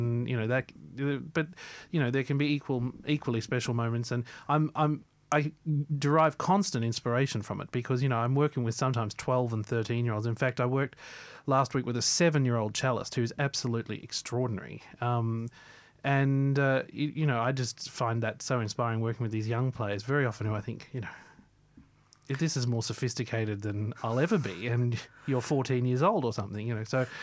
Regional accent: Queensland, Australia; I'm fortunate I grew up in Queensland

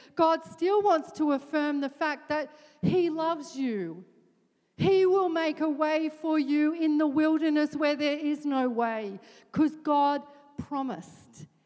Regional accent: Australia; Our identity is more than the fact that I'm Australian

